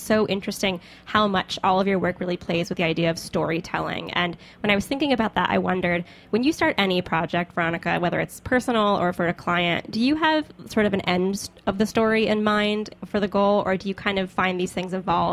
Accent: the South, United States; As a Southerner, it's hard to resist.

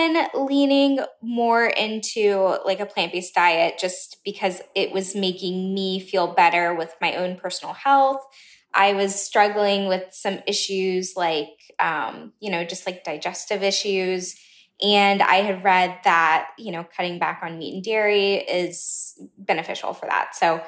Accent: the South, United States; I'm American, I'm Southern.

